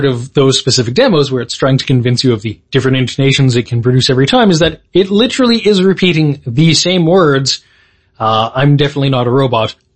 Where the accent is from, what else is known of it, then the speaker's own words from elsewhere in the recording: England, United Kingdom; I am English.